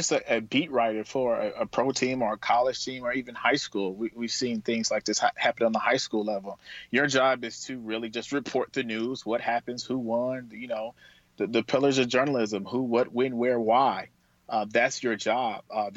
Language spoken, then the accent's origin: English; Saginaw, Michigan, United States; And I'm from Saginaw, and Flint, Michigan is down the street.